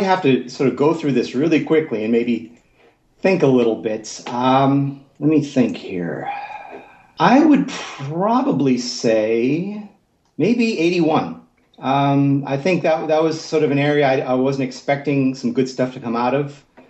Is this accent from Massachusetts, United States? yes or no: yes; Boston, Massachusetts, United States; Yeah, Anime Boston is, I'm originally from the Boston area. So Anime Boston's sort of my hub.